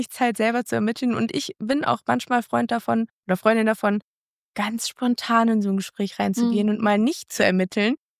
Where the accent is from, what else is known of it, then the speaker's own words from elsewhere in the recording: Viersen, North Rhine-Westphalia, Germany; ich komme aus Viersen und bin Polizistin. Seit über 12 Jahren mittlerweile. Und auch bei mir in der Heimatstadt tatsächlich.